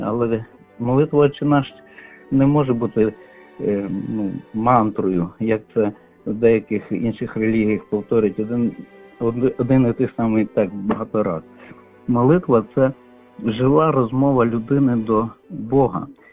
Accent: Lviv, Lviv Oblast, Ukraine; я зі Львова.

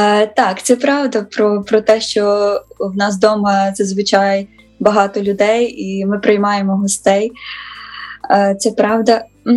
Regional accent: Ivano-Frankivsk, Ivano-Frankivsk Oblast, Ukraine; я навчалася і в Києві, і, а сама я з Івано-Франківська

